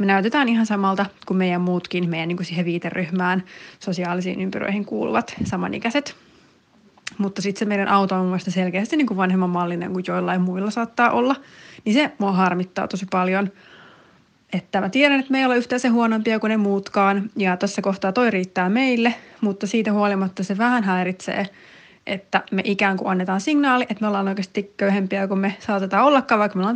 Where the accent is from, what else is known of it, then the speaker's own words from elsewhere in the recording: Uusimaa, Finland; Me ollaan pääkaupunkiseutulaisia, korkeasti koulutettuja nuoria aikuisia.